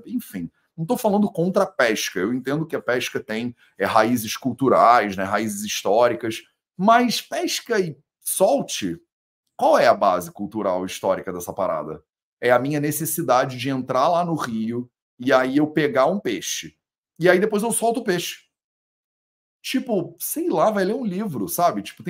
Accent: Brazil; mas aí você é brasileiro, eu também sou brasileiro.

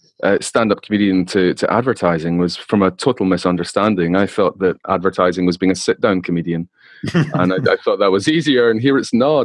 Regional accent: Scotland, United Kingdom; You know, I'm Scottish, and growing up in Scotland

